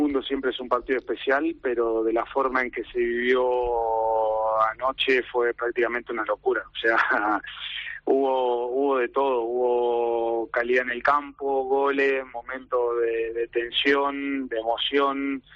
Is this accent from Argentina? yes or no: yes; Argentina; como argentinos